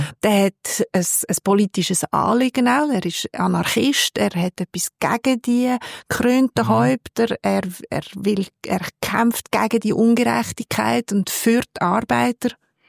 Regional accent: Switzerland; born there; ich bin in der Schweiz geboren.

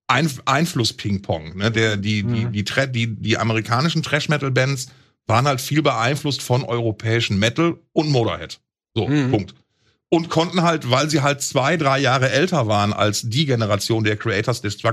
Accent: Essen, North Rhine-Westphalia, Germany; Und in Altenessen, in meiner Heimat

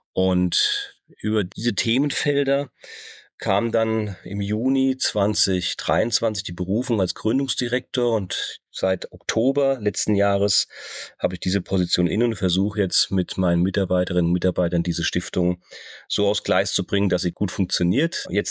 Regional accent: Mainz, Rhineland-Palatinate, Germany; bin dann wieder in meine Heimatstadt Mainz zurückgekehrt

